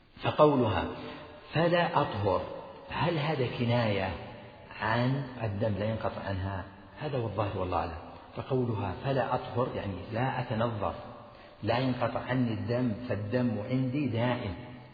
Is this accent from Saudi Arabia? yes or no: yes; Najd, Saudi Arabia; عندنا في نجد الناس يسمون الأبيض الذي مشوب بحمرة يسمونه أحمر